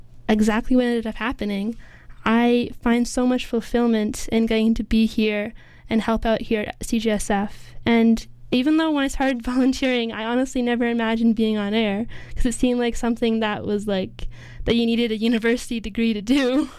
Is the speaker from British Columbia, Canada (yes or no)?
yes; Vancouver, British Columbia, Canada; Even though I did grow up here, I grew up in East